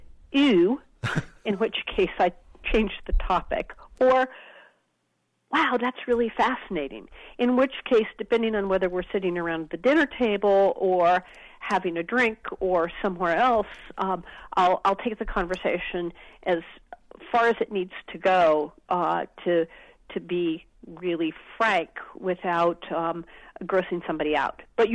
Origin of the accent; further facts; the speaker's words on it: Corvallis, Oregon, United States; also born or lived in Northern California; I spent my childhood in Corvallis and then was in Eugene for a number of years and in Portland